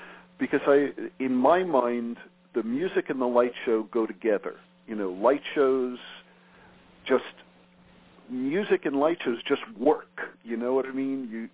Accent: Long Beach, New York, United States; now in Maine, United States; We grew up in Long Beach, New York together. He now lives in Philly, and I live in Maine.

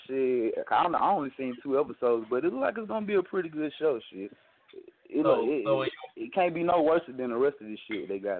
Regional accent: Huntsville, Alabama, United States; Georgia, man. I'm from Huntsville, Alabama.

